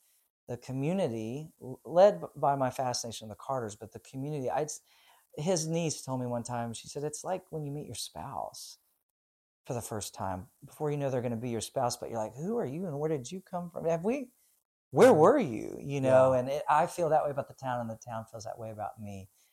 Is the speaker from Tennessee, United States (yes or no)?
yes; Nashville, Tennessee, United States; And they introduced me, said I was from Nashville.